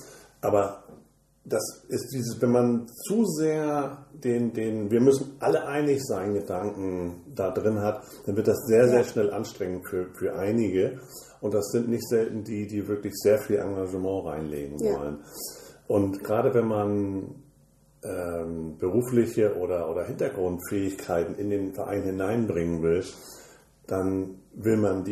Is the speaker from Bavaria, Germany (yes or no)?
no; Ahrensburg, Schleswig-Holstein, Germany; ich bin wirklich ganz geboren hier in Altresenburg, die ersten 4 Jahre aufgewachsen, Stutzenstraße zur Welt gekommen im Krankenhaus und dann immer hier geblieben, Studium in Lübeck ein bisschen